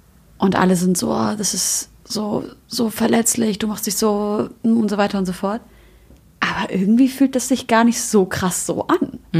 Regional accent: Syria; Bei uns ist ja nochmal auch was anderes so, eine muslimische Familie so und wir sind aus Syrien und so weiter.

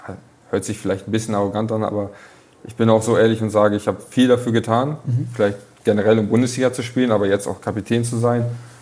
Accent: Rheine, North Rhine-Westphalia, Germany; Rheine ist ja mein Heimatort

